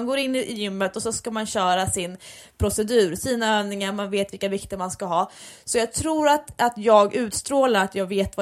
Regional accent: Sweden; now in New York, United States; Alltså gud, som svensk, att det kommer ljus på kinderna, det är ju sån kick.

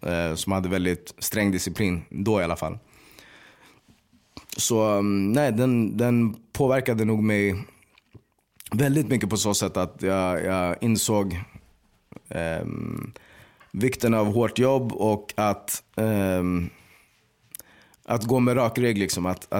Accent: Stockholm, Stockholm County, Sweden; born there; Flyttade under en veva till Örebro innan jag föddes dock. Jag är född i Rinkeby. Och de... skilde sig väl när jag var 5, tror jag. Min mamma är ifrån, hon är född i Sundsvall.

